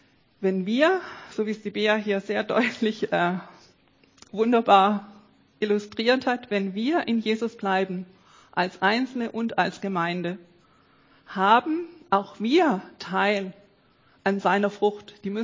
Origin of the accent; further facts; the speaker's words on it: Baden-Württemberg, Germany; Ich komme aus dem Schwabenland im Remstal. Da gibt es, also wo meine Eltern wohnen, nicht so viele Weinberge, aber ganz viele Apfelbäume und Plantagen. Und die ganzen Hügel sind voll mit lauter Apfelbäumen und lauter so Baumstückle nennen wir das.